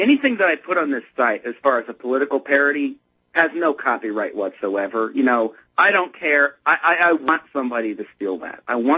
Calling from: Alabama, United States; Okay, you know I'm calling from Alabama.

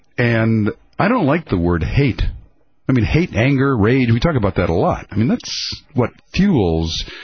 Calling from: Shanghai, China; I asked them, how would they prove that I was calling from Shanghai?

